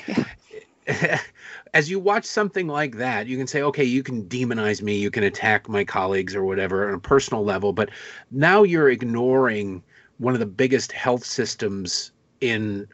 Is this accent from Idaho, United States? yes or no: no; Detroit, Michigan, United States; now in Maryland, United States; I now live in Maryland, but I grew up in Detroit.